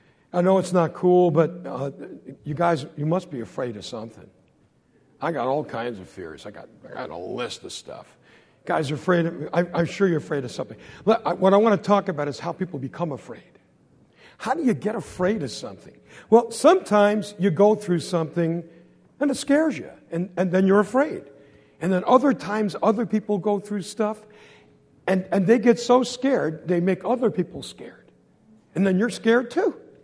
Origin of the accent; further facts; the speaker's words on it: Swan Valley, Montana, United States; Greetings from Montana. We're from Swan Valley, Montana, where the fires have been so bad.